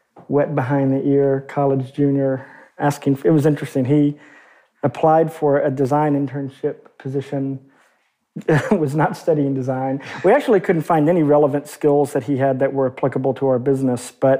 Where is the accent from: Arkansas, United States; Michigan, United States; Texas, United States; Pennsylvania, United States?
Arkansas, United States; But growing up in Arkansas, which is a really, I mean, kind of on balance, pretty economically repressed and depressed state, right?